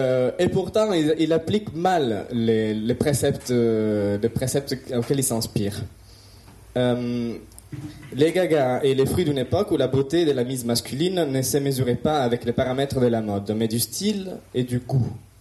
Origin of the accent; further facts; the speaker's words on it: Italy; French is a second language; je suis italien. Donc j'ai un accent, en plus j'ai un microphone, donc bonne chance.